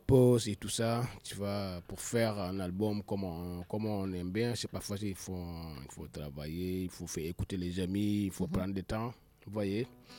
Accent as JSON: {"language": "French", "country": "Senegal", "said": "nous commençons à faire la musique en tant que Baïfal, en tant que Sénégalais, depuis l'âge de 13 ans jusqu'à maintenant."}